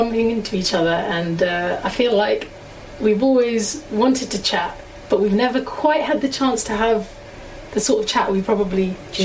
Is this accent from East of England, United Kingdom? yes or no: no; Hackney, London, United Kingdom; also born or lived in Finchley; because actually I grew up in Hackney before Finchley